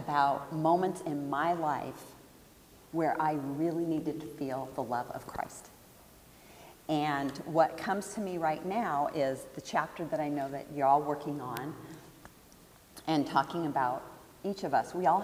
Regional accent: Arizona, United States; because part of my life I grew up in Arizona, when she remarried, that's where we went.

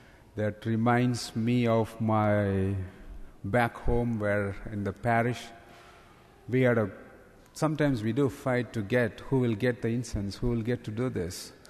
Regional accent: Southeast India, India; first language Tamil; English is a second language; now in United States; I come from India, southeast part of India. We used to say like every state has its own. I speak Tamil, that's my mother tongue.

